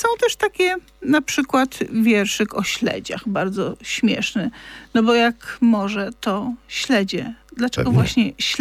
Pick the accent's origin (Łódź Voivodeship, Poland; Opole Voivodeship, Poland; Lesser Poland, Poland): Lesser Poland, Poland; Kraków; dla nas z Krakowa sam pobyt nad morzem jest wielkim przeżyciem